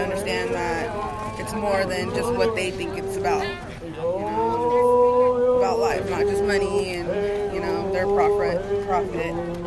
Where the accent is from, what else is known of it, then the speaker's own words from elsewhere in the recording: Santa Rosa, California, United States; from California, Santa Rosa, California.